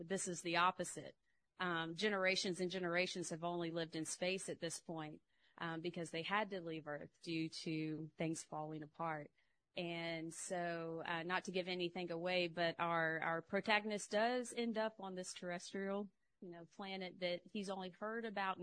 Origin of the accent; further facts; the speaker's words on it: Louisiana, United States; because I grew up in Louisiana and go back to Louisiana often too, and I love writing the South.